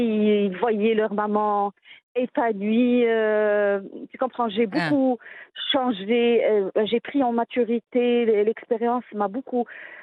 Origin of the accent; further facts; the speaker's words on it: Morocco; j'étais fière en tant que Marocaine.